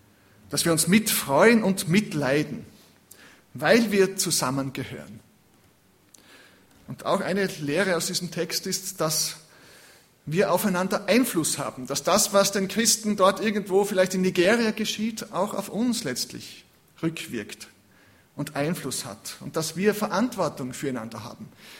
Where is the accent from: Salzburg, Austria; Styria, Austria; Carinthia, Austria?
Styria, Austria; Da in der Steiermark, in der Nähe, wo ich herkomme, da in Zeltweg, in Knittelfeld